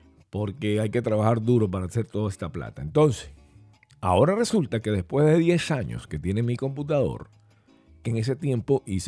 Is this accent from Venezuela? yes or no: yes; Venezuela; Lo más importante es que somos venezolanos, ¿eh? Ustedes, venezolanos, somos venezolanos.